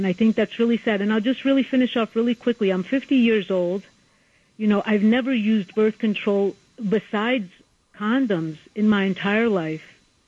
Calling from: Elizabeth, New Jersey, United States; I'm from Elizabeth, New Jersey. Can you hear me?

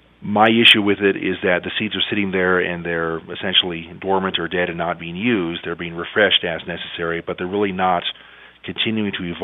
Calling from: New Mexico, United States; I'm calling from New Mexico.

